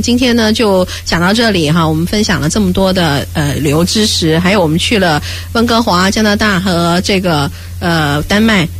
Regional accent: China; 虽然我们中国人呐、东方人还没那么喜欢

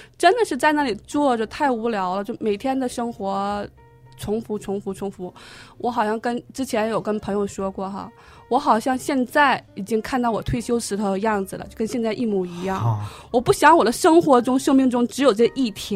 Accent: Liaoning, China; 我记得七年多以前哈，我家是辽宁，我是从沈阳的桃仙机场出来的嘛

